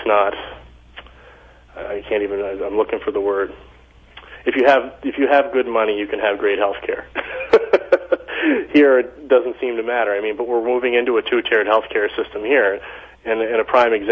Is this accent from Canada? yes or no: yes; Canada; It comes with being a Canadian and paying tax in a certain province, right?